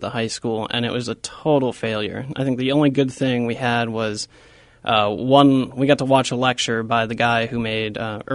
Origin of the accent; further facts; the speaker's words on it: Cedar Falls, Iowa, United States; Well, I'm from Cedar Falls, so I didn't travel far when I went to college.